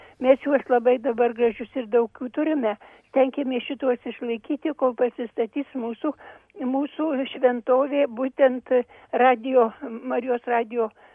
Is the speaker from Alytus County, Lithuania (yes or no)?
yes; Druskininkai, Alytus County, Lithuania; esu iš Druskininkų.